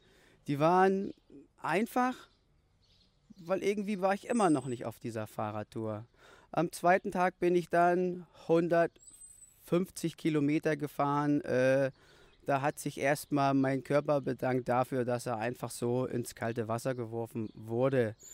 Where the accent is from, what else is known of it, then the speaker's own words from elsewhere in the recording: Flensburg, Schleswig-Holstein, Germany; Ja, hallo … Ich komme aus Flensburg.